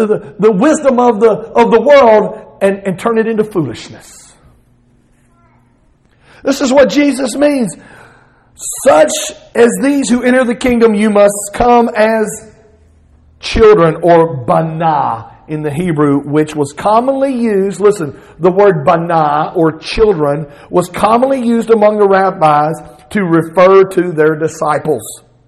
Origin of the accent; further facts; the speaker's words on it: the South, United States; accent: southern; I say that with my southern accent.